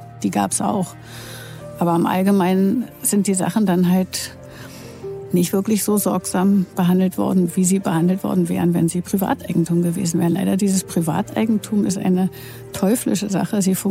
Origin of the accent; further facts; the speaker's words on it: East Germany, Germany; ich bin auch aus dem Osten